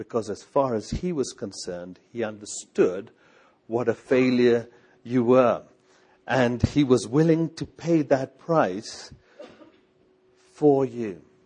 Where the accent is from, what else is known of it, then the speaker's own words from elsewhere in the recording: England, United Kingdom; I come from England. We have a word in England called, the word is besotted.